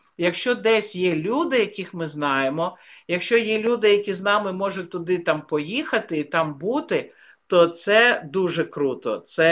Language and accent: Ukrainian; Zaporizhzhia, Zaporizhzhia Oblast, Ukraine; moved away as an adult; also born or lived in Kyiv; now in Vilnius, Lithuania; Я родом з Запоріжжя, але з 19-го жила в Києві, а в 2013 року мене запросили працювати в церкві в Вільнюсі. Тому я тут.